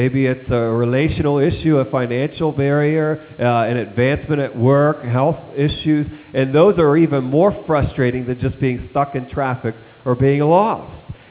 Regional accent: Ohio, United States; And I always get teased when people find out I'm from Ohio about how bad we are in Ohio driving.

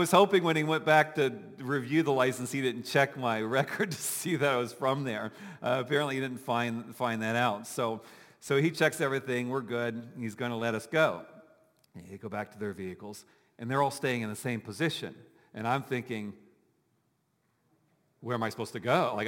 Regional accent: Dayton, Ohio, United States; I'm from Dayton, Ohio, grew up in Dayton, Ohio, and we go back to Ohio a couple times a year to visit my family

